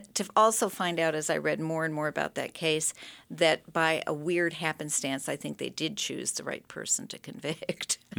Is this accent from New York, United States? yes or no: no; Sitka, Alaska, United States; moved away as an adult; So I grew up in Sitka. I moved away after graduating from high school in 1974.